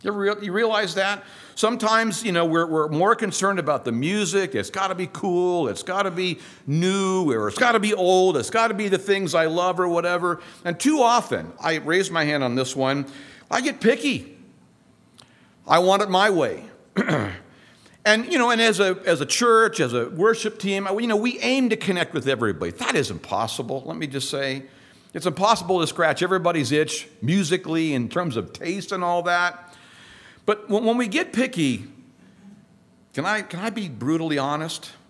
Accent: California, United States; here I am a bozo from Southern California.

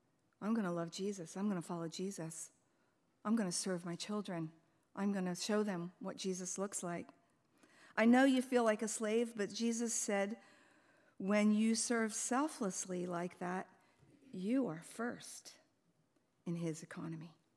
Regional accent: East Coast, United States; We had powdered milk and rice, and I was raised on the East Coast.

